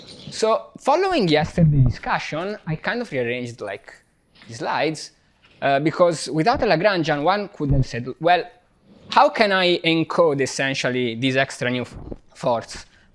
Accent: Pisa, Tuscany, Italy; English is a second language; In my hometown, at the end of the 1500s, Galileo made essentially was studying the falling of two different mass balls of different mass from the Tower of Pisa

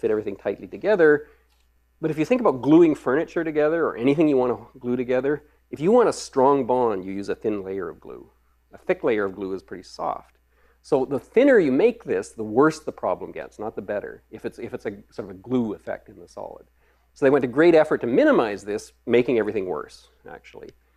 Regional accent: Edmonton, Alberta, Canada; I'm from Edmonton

